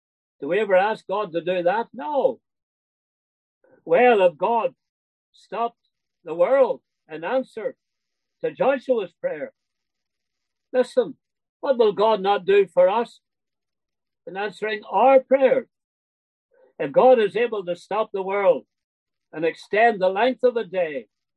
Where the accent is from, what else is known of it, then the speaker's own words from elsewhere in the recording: Northern Ireland, United Kingdom; As you know, I'm from Northern Ireland.